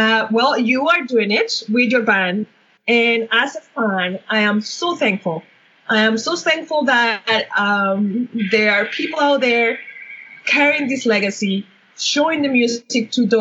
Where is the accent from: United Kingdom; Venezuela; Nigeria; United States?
Venezuela; now in Canada; because I'm a Canadian. I'm from Venezuela originally